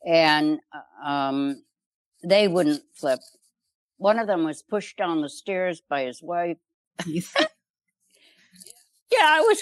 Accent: Chicago, Illinois, United States; I grew up in Chicago.

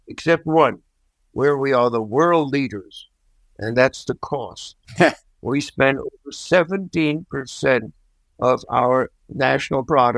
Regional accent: New York City, New York, United States; I grew up in New York City. I never liked New York City. Some people just like the big city. I always wanted to get to a smaller place.

